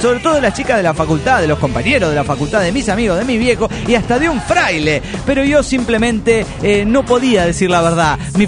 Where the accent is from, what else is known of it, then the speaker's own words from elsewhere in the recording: Tarija, Bolivia; Soy de Tarija, Bolivia.